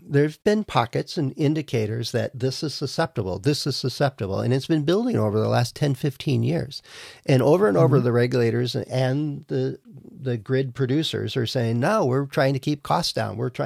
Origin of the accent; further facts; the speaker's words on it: Wisconsin, United States; And I'm from Wisconsin. It was cold.